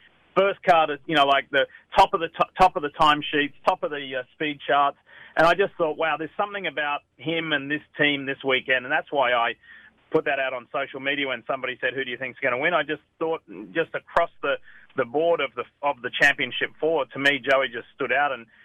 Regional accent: Queensland, Australia; He met the Premier of the state of Queensland, where he's from, my home state as well.

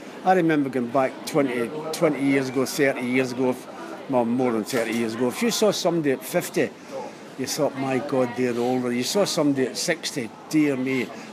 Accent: Ireland; also born or lived in Scotland; I spent every summer when I was a kid in Ireland.

